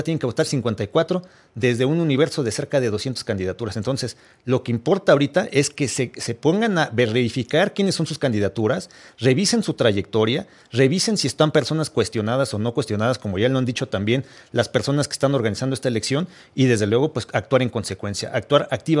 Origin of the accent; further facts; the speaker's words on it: Mexico; a todos como mexicanas y mexicanos que somos demócratas